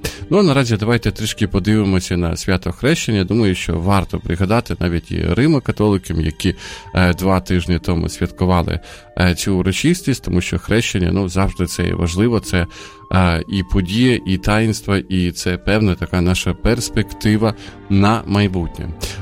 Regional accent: Sumy, Sumy Oblast, Ukraine; був в моєму рідному місті у Сумах

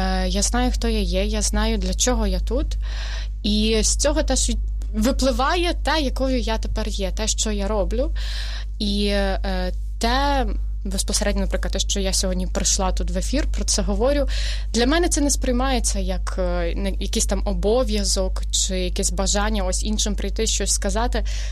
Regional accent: Podillia, Ukraine; я теж є родом із Поділля, із прекрасного католицького краю

